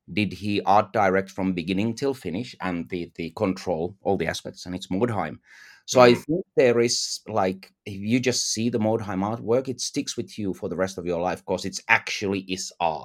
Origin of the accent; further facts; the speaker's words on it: Finland; I came from Finland that was a front runner on internet. So I was already used to, because the Finland was very, very tech savvy, I was used to communicating people with online.